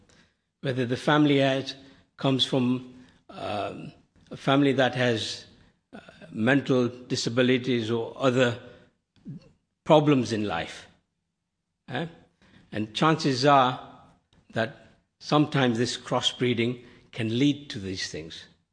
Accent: India; I come from, originally I was born in Africa, then brought up in India.

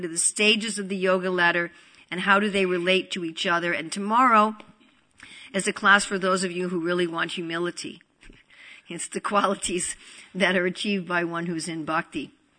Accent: New York, United States; also born or lived in New Jersey; I'm also from New York and New Jersey. So many of us come from New York and New Jersey.

